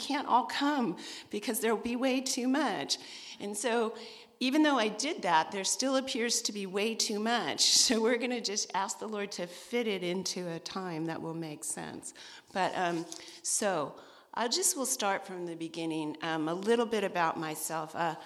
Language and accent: English; California, United States; moved away as an adult; now in Bangor, United States; I'm from California, and I was called here about 10 years ago to, by God, because nobody moves from California to Maine unless it's God's idea